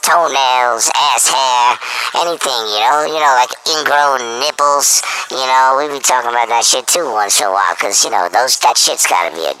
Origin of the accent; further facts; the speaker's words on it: Brooklyn, New York, United States; Sorry, I come from Brooklyn, so I got my, you know, I go off the handle every once in a while.